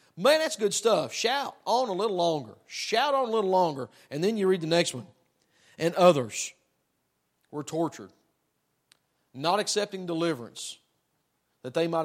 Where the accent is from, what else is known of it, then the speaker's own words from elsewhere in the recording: Tennessee, United States; Look, I'm from Tennessee. I'm a hillbilly. I'm a redneck.